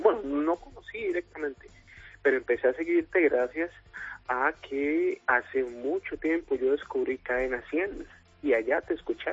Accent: San José, Costa Rica; soy nativo de acá, soy un estudiante de ingeniería

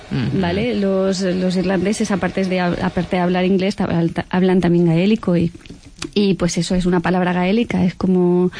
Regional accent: Spain; nosotros somos españoles, no somos gaélicos, ¿vale? O sea, no hablamos gaélico ni nada de esto, no somos irlandeses.

